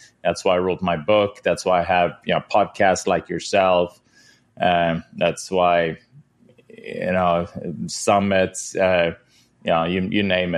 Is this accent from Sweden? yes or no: yes; Sweden; I grew up in Sweden.